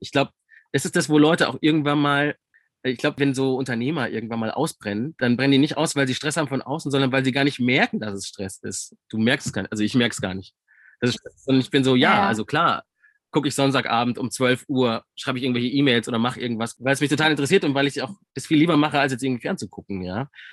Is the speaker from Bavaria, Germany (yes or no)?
yes; Bavaria, Germany; vor allem nicht in Bayern oder aus dem Chiemgau, wo ich herkomme